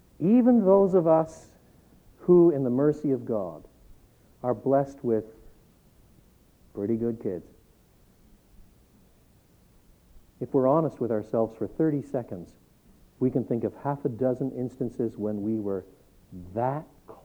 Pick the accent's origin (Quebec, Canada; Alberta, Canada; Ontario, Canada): Quebec, Canada; I was brought up in French Canada.